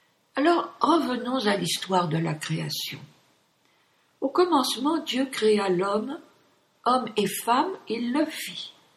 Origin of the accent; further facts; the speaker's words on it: France; born there; je suis née en France, la fille aînée de l'Église.